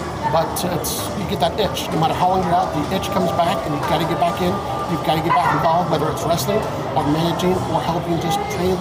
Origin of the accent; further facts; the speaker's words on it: Pleasant Grove, United States; He had a school in where I lived, my hometown of Pleasant Grove.